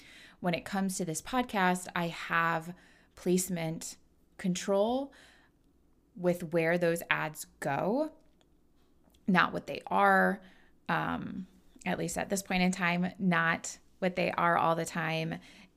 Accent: Midwest, United States; Now, I'm born and raised in the Midwest. I've lived in all sorts of different climates and places.

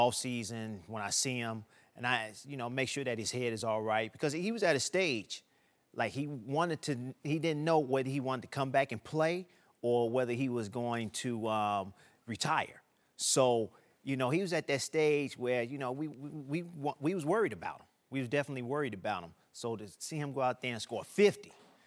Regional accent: Chicago, Illinois, United States; I'm from Chicago, south side of Chicago.

